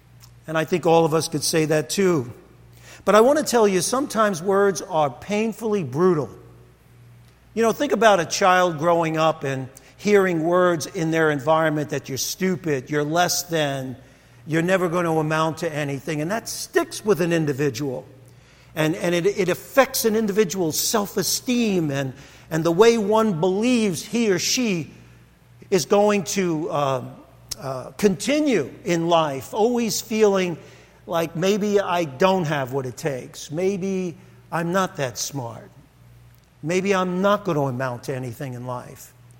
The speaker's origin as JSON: {"language": "English", "town": "Brooklyn", "region": "New York", "country": "United States", "tie": "born or raised there", "said": "I just want you to know, growing up in Brooklyn, it happens once in a while."}